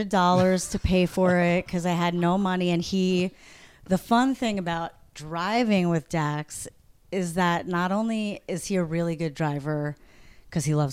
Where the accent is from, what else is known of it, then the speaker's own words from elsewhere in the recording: New York, United States; I'm from New York, but I'm also, you know, I don't know that many daredevils.